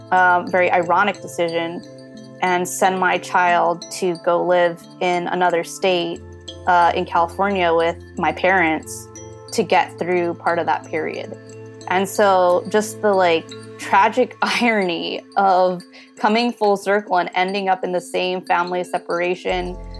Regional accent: Philippines; My family, you know, we're Filipino, right? And like one of the common experiences among Filipinos, almost universal, is family separation.

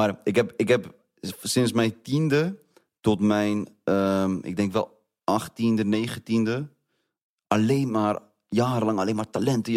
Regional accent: Netherlands; accent: Dutch; now in Belgium; Ja, ik kende geen ene Belg die kan rappen, überhaupt. Jee toch? En ik had nog een Nederlands accent.

